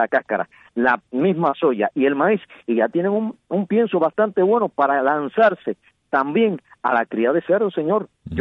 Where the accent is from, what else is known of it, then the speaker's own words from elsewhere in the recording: Cuba; somos cubanos